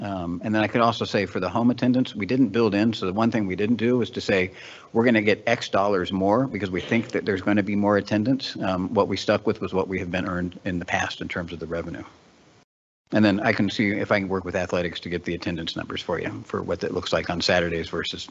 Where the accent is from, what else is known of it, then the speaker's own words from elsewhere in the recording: Colorado, United States; I'm from Colorado, so I'm keenly aware of the Mountain West